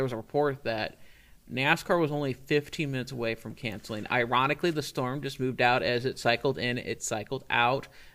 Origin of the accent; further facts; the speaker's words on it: Midwest, United States; And growing up in the Midwest, there's just things that just hover around Chicago.